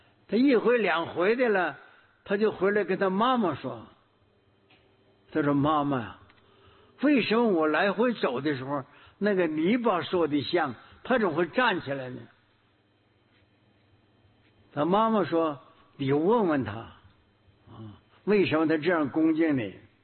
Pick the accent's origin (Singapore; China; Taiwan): China; Northeast China; 我们东北人，东北的水土不好，牙齿都是黄的